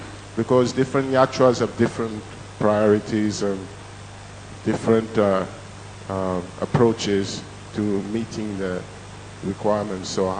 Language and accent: English; England, United Kingdom; also born or lived in Africa; I grew up in England, so there's some kind of thing.